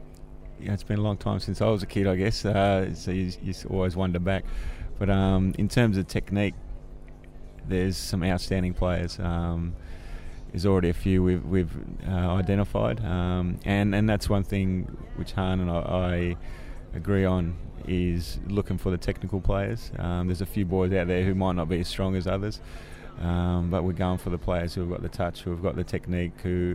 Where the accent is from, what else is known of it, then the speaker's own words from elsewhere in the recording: Tuggeranong, Australian Capital Territory, Australia; also born or lived in Melbourne; Yeah, I'm actually from Tuggeranong in Canberra